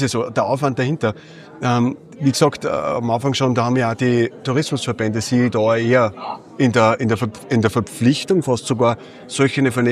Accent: Pechgraben, Upper Austria, Austria; Im Pechgraben, wo ich herkomme

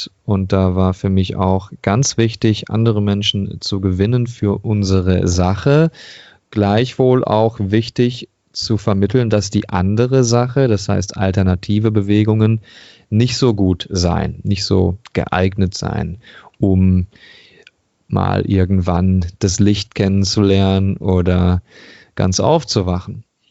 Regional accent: Duisburg, North Rhine-Westphalia, Germany; born there; Ich komme auch aus Duisburg gebürtig.

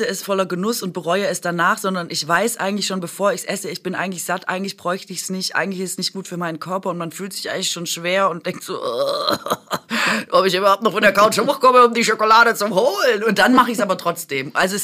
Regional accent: Baden-Württemberg, Germany; Ja, ich bin doch Schwäbin.

